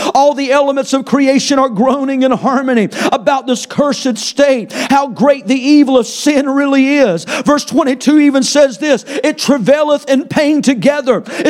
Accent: North Carolina, United States; I'm from North Carolina. I'm all for hunting, and I love deer meat and bear meat and all of it.

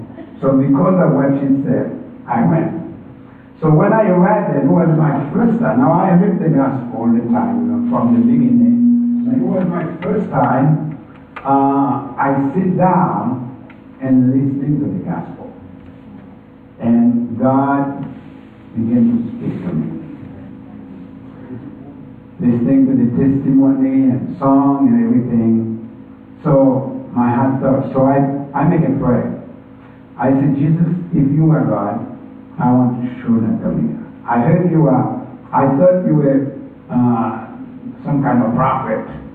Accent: Haiti; English is a second language; I born and grew up in Haiti. And I born in the village.

